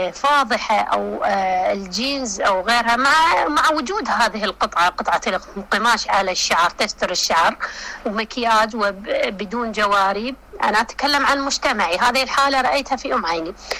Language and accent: Arabic; Iraq; accent: Iraqi; مثل ما نقول في لهجتنا العراقية أنها كشخة